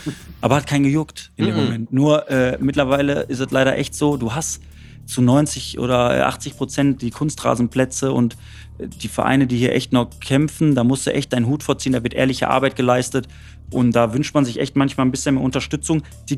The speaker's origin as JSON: {"language": "German", "town": "Oberhausen", "region": "North Rhine-Westphalia", "country": "Germany", "tie": "born or raised there", "said": "der SV Vonderort, wo ich groß geworden bin in dem Stadtteil."}